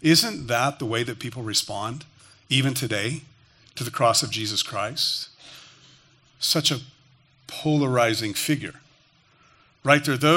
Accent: Albuquerque, New Mexico, United States; I was serving with a pastor in Albuquerque, New Mexico, my hometown.

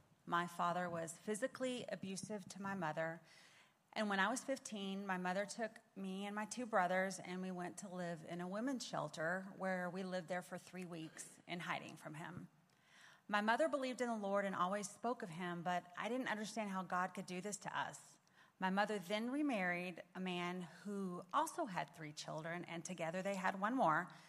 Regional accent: Texas, United States; Bobby and I were both born and raised in Texas.

